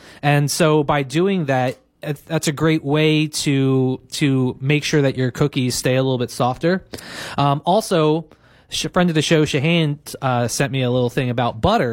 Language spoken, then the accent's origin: English; Philadelphia, Pennsylvania, United States; And also, not for nothing, I'm from Philadelphia. I'm an Eagles fan.